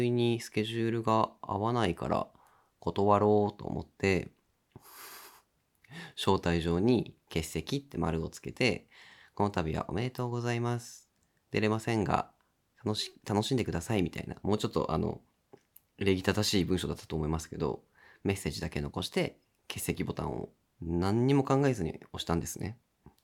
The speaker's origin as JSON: {"language": "Japanese", "region": "Hokkaido", "country": "Japan", "lives_now": "Tokyo, Japan", "said": "僕は北海道出身で"}